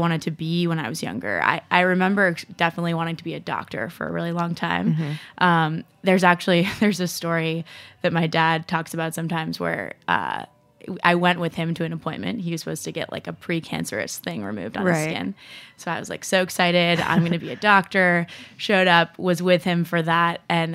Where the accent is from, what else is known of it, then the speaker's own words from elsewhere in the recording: Rye, New York, United States; I grew up in Rye, New York, primarily.